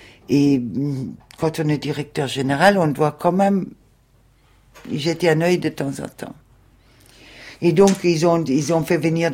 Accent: France; Mais en tant que Français, c'était un tout petit peu, compliqué.

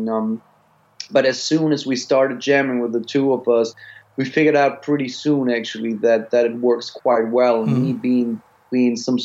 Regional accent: Bremen, Germany; moved away as an adult; now in Florida, United States; And growing up in Bremen, northern Germany, I was ready for some sun in my life.

